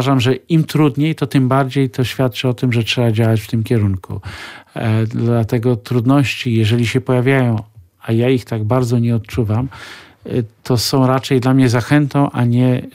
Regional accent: Biały Bór, West Pomeranian Voivodeship, Poland; moved away as an adult; now in Lublin, Poland; Tak, moje rodzinne strony to środkowe Pomorze, miejscowość Biały Bór, tam się urodziłem i tam spędziłem dzieciństwo.

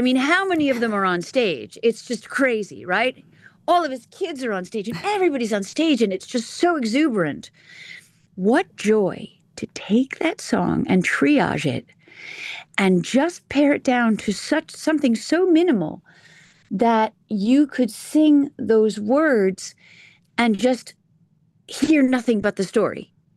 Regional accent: East Coast, United States; and I grew up on the East Coast.

